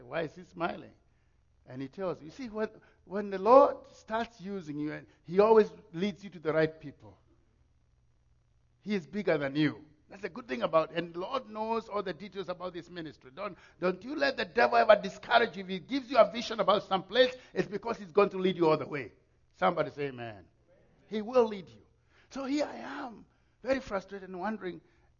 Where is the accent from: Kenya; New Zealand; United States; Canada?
Kenya; I didn't even know they existed. And I'm from Kenya.